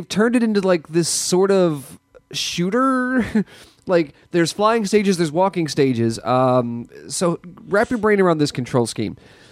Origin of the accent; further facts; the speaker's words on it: North Carolina, United States; I'm from North Carolina, the heart of college basketball.